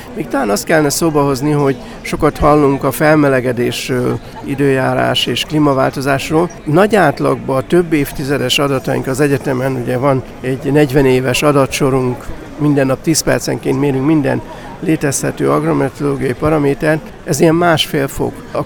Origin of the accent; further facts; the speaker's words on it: Hajdúböszörmény, Hajdú-Bihar, Hungary; én Hajdúböszörmény, hajdúsági születésű vagyok, Hajdúböszörményben nőttem fel